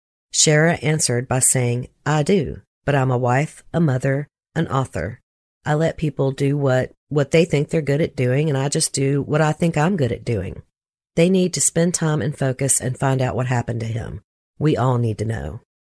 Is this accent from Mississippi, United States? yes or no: yes; Mississippi, United States; I'm from Mississippi. You can't piss in my face and tell me it's right.